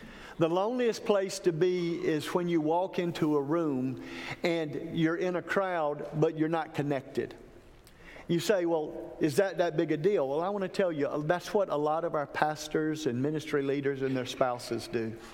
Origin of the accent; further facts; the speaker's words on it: Dawson, Georgia, United States; I grew up in Dawson, so I'm not unfamiliar with South Georgia. My family still lives there. That's where I go when I go home for Christmas.